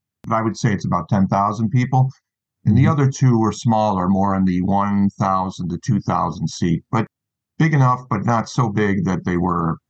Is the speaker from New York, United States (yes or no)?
yes; Buffalo, New York, United States; Well, I grew up in the Niagara Falls, Buffalo, New York area, which, if you know your geography, is right on the Canadian border.